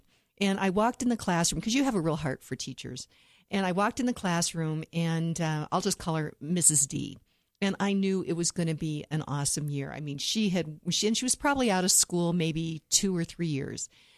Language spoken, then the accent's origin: English; Kansas, United States; You know, I grew up in Western Kansas, and Little Bridges Rodeo was a big, big thing.